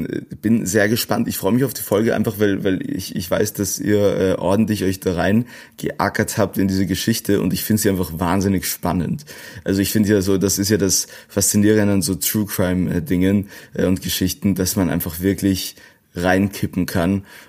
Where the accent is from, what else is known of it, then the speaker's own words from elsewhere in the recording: Vienna, Austria; ich tatsächlich sehr, sehr, sehr ein Stadtkind bin und wirklich, ich bin Wiener, also bin in Wien aufgewachsen, in Wien zur Schule gegangen, in Wien geboren und war wirklich immer nur in Wien.